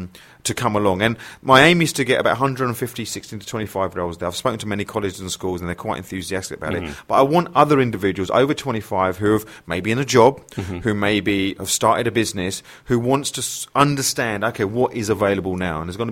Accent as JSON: {"language": "English", "town": "Southend-on-Sea", "region": "East of England", "country": "United Kingdom", "tie": "born or raised there", "said": "I go to a lot of events in London, but I live in South. It's my hometown."}